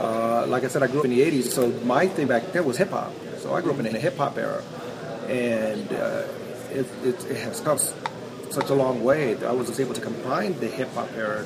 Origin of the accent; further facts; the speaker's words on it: New York City, New York, United States; You know, I grew up in the 80s, and I grew up in Spanish Harlem, New York.